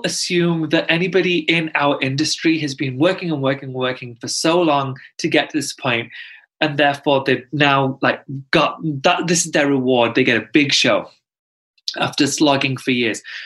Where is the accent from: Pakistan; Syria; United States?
Pakistan; I'm Pakistani, and not to sound condescending, a lot of people don't know where it is, so I'm just going to tell you, it neighbors India.